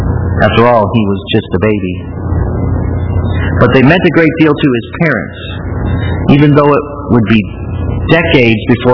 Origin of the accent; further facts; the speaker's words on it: St. Louis, Missouri, United States; Yogi Berra is from St. Louis, which I guess is my hometown. I could be more specific than that, but he was one of the hometown heroes